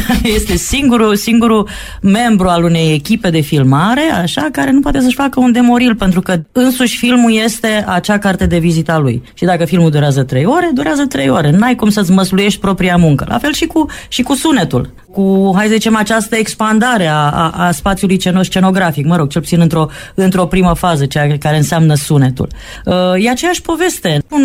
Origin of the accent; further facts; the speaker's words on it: Romania; noi ca români am zis, domne, dar nu ne place cum ne-au așezat ăștia